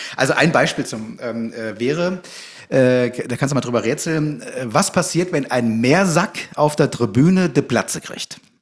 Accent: Hanover, Lower Saxony, Germany; Als Hannoveraner, ich glaube, das sagt man immer so, Hochdeutscher kann man gar nicht sprechen, als jemand, der aus dem Großraum Hannover kommt.

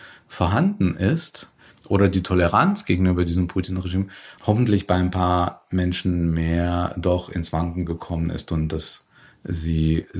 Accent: Astrakhan, Astrakhan Oblast, Russia; Raketen aus Russland in Richtung Kiew aus Astrachan abgeschossen werden, also aus meiner Heimatstadt, auf meinen Kopf quasi

